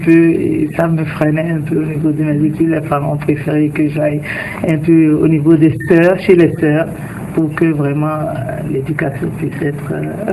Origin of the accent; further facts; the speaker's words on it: Porto-Novo, Ouémé, Benin; Bien sûr que je suis béninoise et 100% de Porto Novo. Mes parents sont du premier arrondissement de Porto-Novo. Ma maman est du quartier qu'on appelle Soukomen, Kitita.